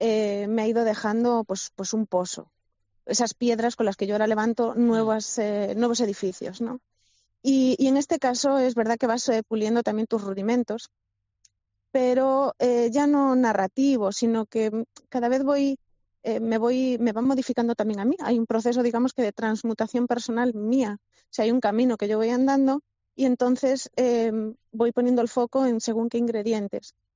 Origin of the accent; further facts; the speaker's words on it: Galicia, Spain; Y de mi zona, o sea, de mi tierra, en Galicia